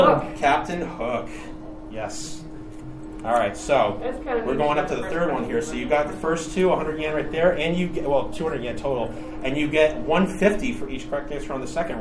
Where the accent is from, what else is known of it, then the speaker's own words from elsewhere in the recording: New York, United States; I'm from New York.